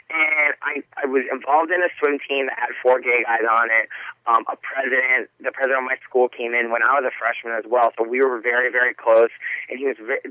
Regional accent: Naples, Florida, United States; this was the first opportunity that I was able to sit in what was closest to my hometown in Naples, Florida

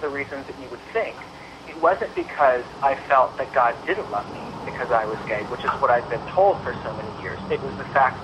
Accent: Sacramento, California, United States; When I was living in Sacramento, California, which is my hometown, I would play at a gay club downtown in downtown Sacramento.

